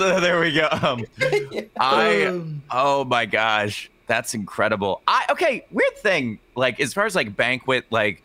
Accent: St. Clair, Missouri, United States; Which is weird because I'm from Missouri. And not only that, but I was raised in a place called St. Clair, Missouri for like the first 5 years of my life

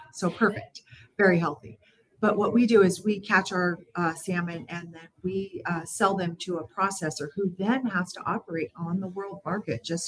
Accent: Dillingham, Alaska, United States; I was the librarian in my hometown of Dillingham

